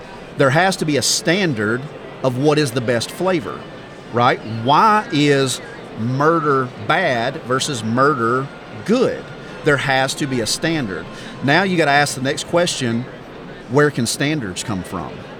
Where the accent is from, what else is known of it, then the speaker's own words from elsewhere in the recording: the South, United States; I deal with this a lot growing up in the South.